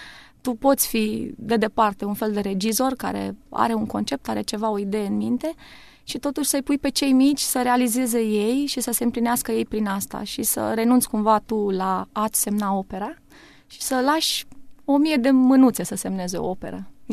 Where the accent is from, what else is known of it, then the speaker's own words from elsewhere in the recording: Suceava County, Romania; Noi suntem din Bucovina.